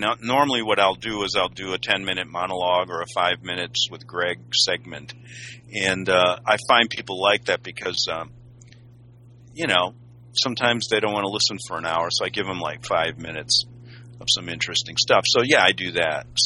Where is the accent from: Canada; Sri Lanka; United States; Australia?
United States; Chicago, Illinois; He was the bishop of my hometown, Chicago